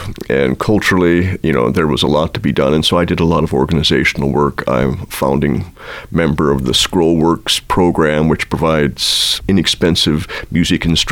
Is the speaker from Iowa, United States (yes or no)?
yes; Davenport, Iowa, United States; also born or lived in Alabama; I'm a cellist. I have recently relocated back to Iowa after many years playing down in Alabama. I am from Iowa originally, from Davenport